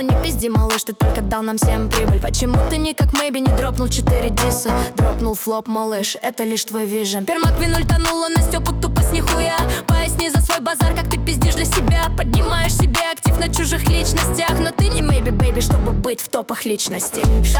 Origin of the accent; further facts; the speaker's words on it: Ukraine; Нет, не принц, ты не пизди, что я в РФ, я украинец.